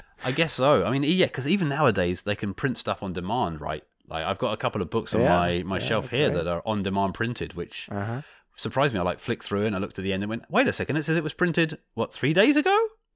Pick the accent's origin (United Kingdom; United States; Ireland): United Kingdom; Pinging the other side of the Atlantic back to my home country, if I ping bbc.co.uk, it takes 90 milliseconds.